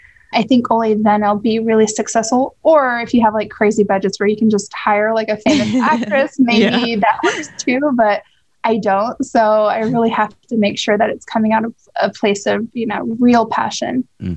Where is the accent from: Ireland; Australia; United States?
United States; I grew up in the States, but I am Middle Eastern by heritage.